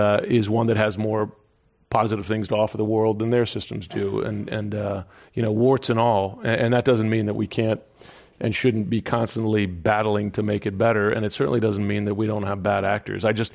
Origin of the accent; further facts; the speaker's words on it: United States; And I live in Washington, and as an American, I am alarmed by and concerned